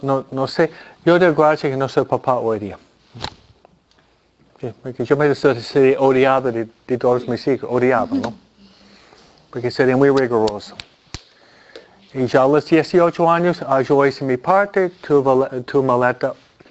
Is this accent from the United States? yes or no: yes; New York City, New York, United States; La gente estaba tirándose de los edificios en Nueva York, de donde vengo yo.